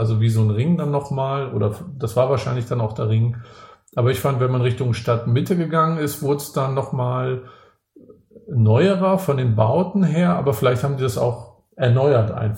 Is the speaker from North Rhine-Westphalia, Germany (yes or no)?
no; Rostock, Mecklenburg-Vorpommern, Germany; Ich komme ja auch aus Rostock, bin da im Plattenbau groß geworden